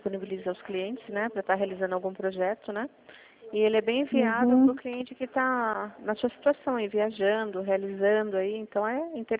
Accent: Sorocaba, São Paulo, Brazil; Eu sou de Sorocaba, eu conheço aí.

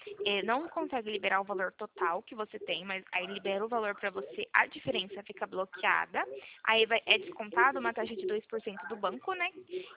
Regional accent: Presidente Prudente, São Paulo, Brazil; interior de São Paulo, Presidente Prudente.

